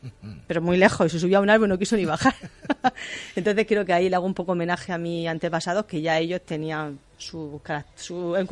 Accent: Murcia, Region of Murcia, Spain; Yo, como homenaje a mi tierra, a Murcia, es una gran enamorada de la región

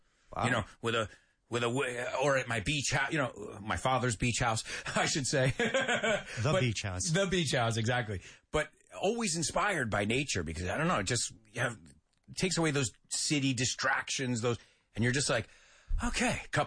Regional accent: New York, United States; And being a New Yorker, it was tough for me to live out.

